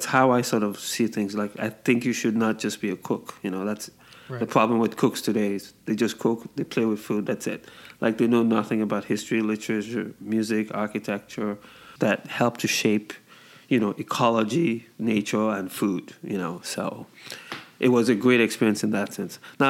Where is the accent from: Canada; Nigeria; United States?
Nigeria; also born or lived in England; I grew up in Nigeria and spent some time in England.